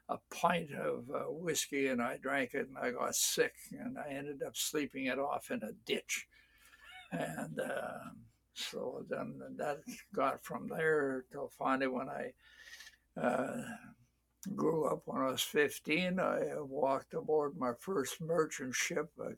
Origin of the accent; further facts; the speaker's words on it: Alberta, Canada; born there; I was born in Canada, in north of Edmonton, Alberta.